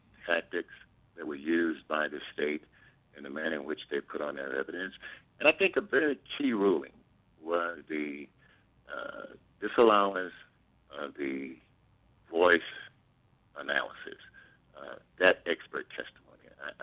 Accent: the South, United States; Gosh, growing up in the South, I guess my opinion has to be tainted by personal experiences and other observations.

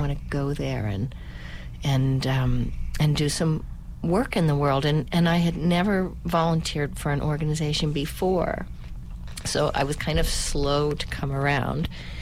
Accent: Arcata, California, United States; I'm from Arcata. I've been here since 2001.

